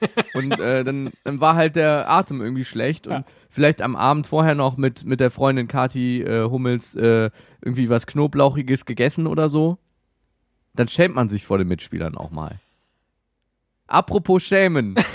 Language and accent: German; North Rhine-Westphalia, Germany; ich komme aus dem Rheinland, ja.